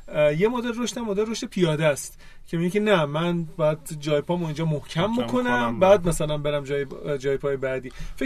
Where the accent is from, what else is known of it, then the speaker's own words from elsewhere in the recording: Isfahan, Iran; من یه تجربه‌ای دارم، من اصفهانیم